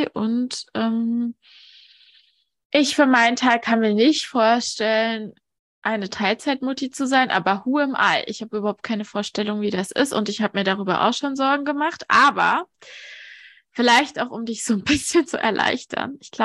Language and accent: German; eastern Germany, Germany; Naja, also ich komme ja auch aus der Ostregion Deutschlands. Und ich komme aus dem Osten.